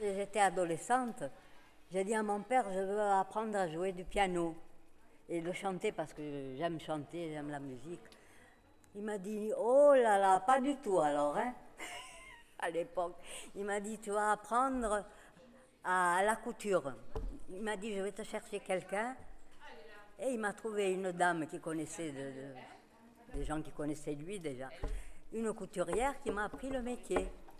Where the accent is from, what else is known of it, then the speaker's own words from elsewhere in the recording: Tunis, Tunis Governorate, Tunisia; Moi, je suis née à Tunis. Ma mère, elle est née à Tunis aussi. Mes grands-parents, ils habitaient là-bas